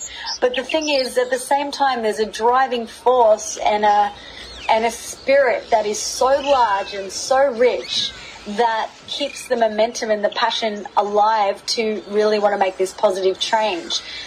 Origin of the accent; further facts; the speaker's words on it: Australia; even from as an Australian, I feel like Australians approach it as in, it'll be all right, mate.